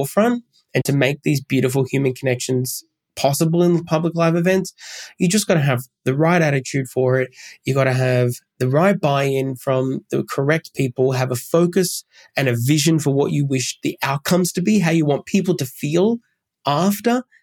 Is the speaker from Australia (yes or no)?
yes; Macarthur, New South Wales, Australia; back in my hometown in MacArthur in New South Wales, the MacArthur Multicultural Festival